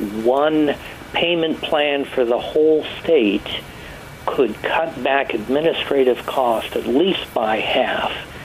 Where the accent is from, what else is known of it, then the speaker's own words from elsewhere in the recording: Oregon, United States; Let's suppose my home state applies for this federal enabling legislation accepts it. We try a single-payer plan in Oregon.